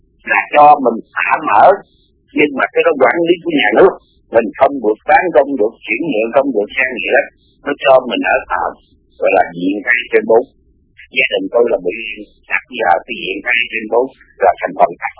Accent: Ho Chi Minh City, Vietnam; mình là dân ở thành phố sống từ nhỏ tới lớn, thành phố mình là phố quê

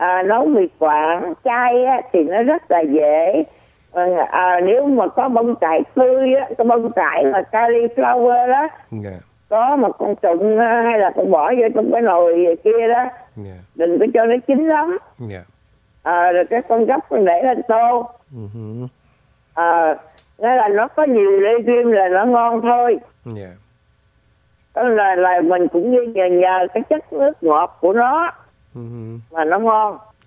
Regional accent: Southern Vietnam, Vietnam; mình người Nam

